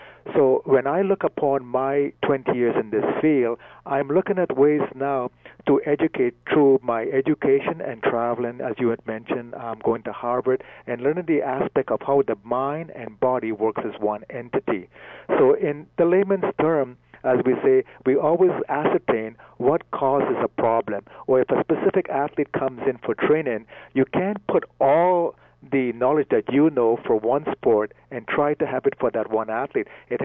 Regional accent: Trinidad & Tobago; now in Canada; being a young man growing up in Trinidad in the West Indies, people ate well, we exercised quite frequently, the weather was warmer, and when I came to Canada

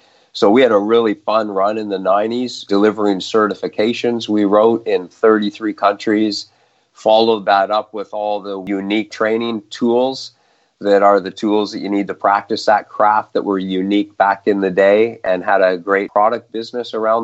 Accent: Peterborough, Ontario, Canada; And I grew up in Ontario, small town Peterborough, in a great family.

